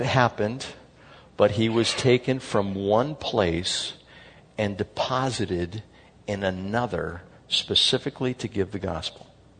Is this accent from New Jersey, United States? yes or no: no; San Diego, California, United States; born there; Me too, I was born in San Diego.